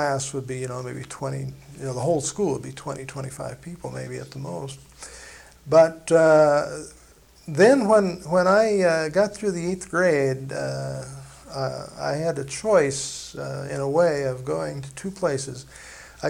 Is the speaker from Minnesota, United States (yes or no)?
yes; Rochester, Minnesota, United States; native of Rochester, Minnesota, Olmsted County in Rochester, southeast corner of the state of Minnesota. I was born in Rochester, St. Mary's Hospital.